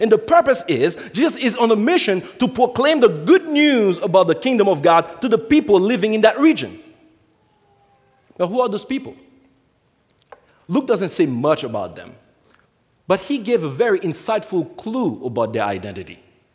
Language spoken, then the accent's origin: English; Haiti; Folks, I'm from Haiti.